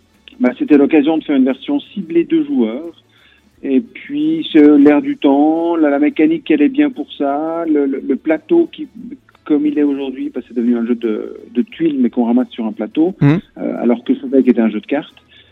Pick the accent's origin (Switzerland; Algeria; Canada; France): Switzerland; effectivement, donc je suis suisse.